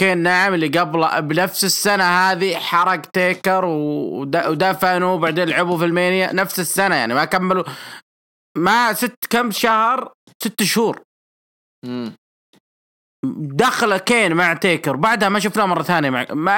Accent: Jeddah, Makkah Province, Saudi Arabia; عندنا في جدة

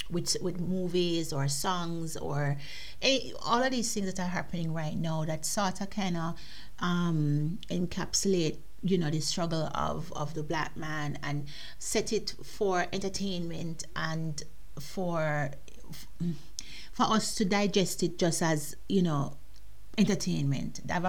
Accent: Jamaica; I grew up in Jamaica, you know, as a young woman, young adult

